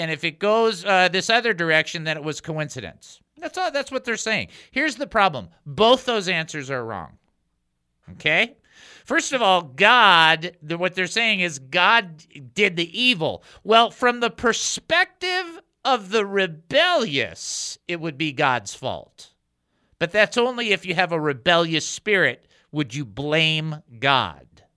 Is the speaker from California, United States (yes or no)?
no; Detroit, Michigan, United States; Now, I'm from Detroit, so I don't want to hear nothing about this.